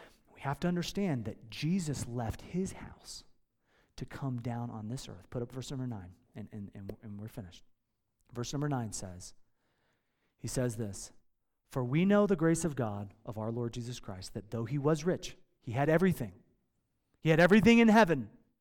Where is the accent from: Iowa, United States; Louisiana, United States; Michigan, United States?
Iowa, United States; I grew up in Iowa. Listen, I grew up working on farms that made bacon.